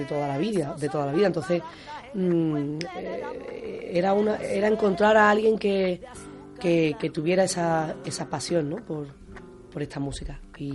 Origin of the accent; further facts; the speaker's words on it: Seville, Andalusia, Spain; nosotros dos nacimos en Triana, yo nací en la Cruz Roja de Triana.